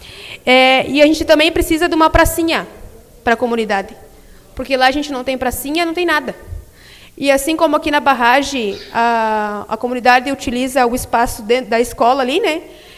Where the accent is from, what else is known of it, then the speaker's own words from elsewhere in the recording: Imbá, Brazil; porque eu nasci e me criei lá no Imbá, né?